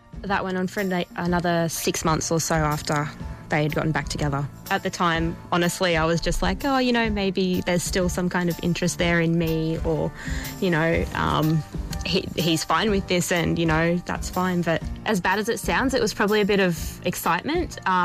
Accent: Brisbane, Queensland, Australia; I'm from Brisbane

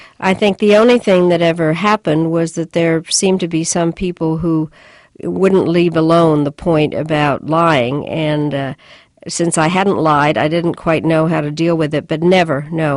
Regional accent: United States; because I'm an American

